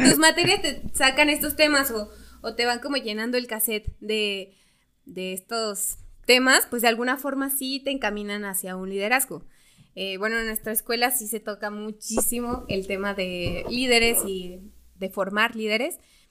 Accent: San Felipe, Guanajuato, Mexico; Yo soy de San Felipe, Guanajuato

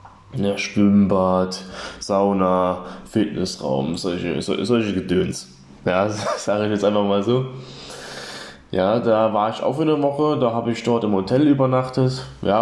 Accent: Baden-Württemberg, Germany; ich komme aus der Nähe von Freiburg im Breisgau

